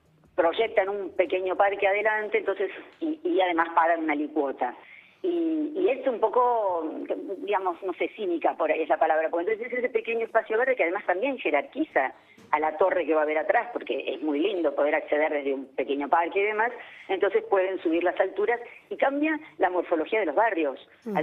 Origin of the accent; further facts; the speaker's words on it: Buenos Aires, Argentina; ya que somos porteños, bueno, poder recuperar nuestro contacto con el Río de la Plata